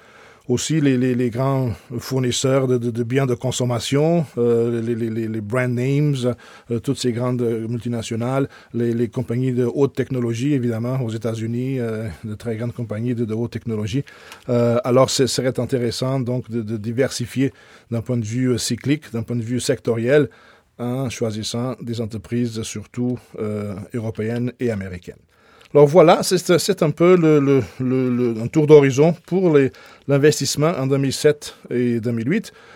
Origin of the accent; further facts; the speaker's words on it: Canada; pendant que chez nous au Canada, les entreprises canadiennes en général